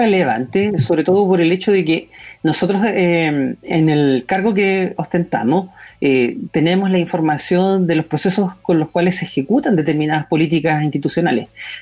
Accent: Llanquihue, Los Lagos, Chile; al sur, desde el cual soy originario, soy de Llanquihue

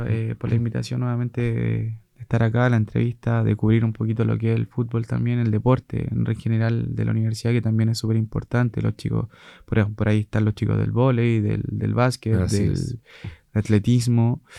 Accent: Lebu, Biobío, Chile; now in Osorno, Chile; yo soy de Leu, octava región allá del Biobío, ¿cierto? Capital de la provincia de Arauco, la ciudad del viento, como algunos la pueden conocer. De allá soy de allá, llegué acá a Osorno, bueno, me formé en Concepción

